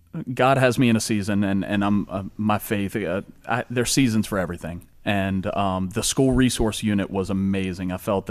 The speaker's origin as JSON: {"language": "English", "town": "Newport News", "region": "Virginia", "country": "United States", "tie": "born or raised there", "said": "So I'm from Newport News. I was born and raised in Newport News, went to Denby High School."}